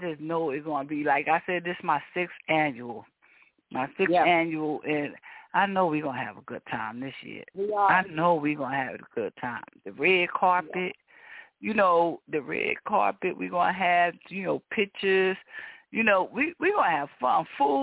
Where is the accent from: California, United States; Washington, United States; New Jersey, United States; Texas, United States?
New Jersey, United States; Newark; They named the park after my son and where we from. I'm original from Newark, New Jersey.